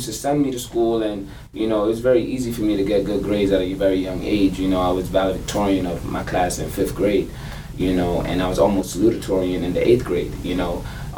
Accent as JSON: {"language": "English", "town": "Bronx", "region": "New York", "country": "United States", "tie": "born or raised there", "said": "born and raised in the Bronx. Middle school, Richard R. Green. Went to Truman High School, located in Co-op City."}